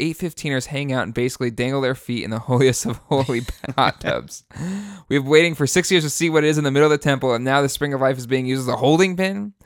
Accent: Philadelphia, Pennsylvania, United States; I decorated a downtown street in my hometown, Philadelphia, just as the … interview song began.

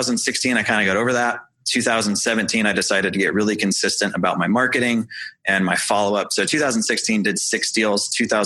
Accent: St. Louis, Missouri, United States; So I was from St. Louis.

